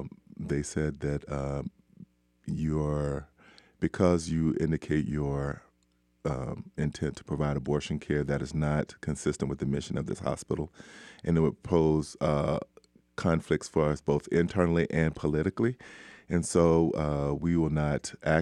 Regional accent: Birmingham, Alabama, United States; Well, growing up in the South, in Birmingham, and making my own religious decision to become a Christian at the age of 15

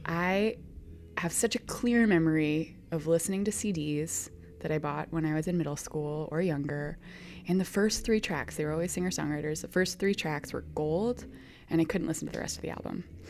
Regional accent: Brooklyn, New York, United States; now in Montreal, Canada; That I went from growing up in Brooklyn and being like very, very goal oriented to having quite a lot of space in my life

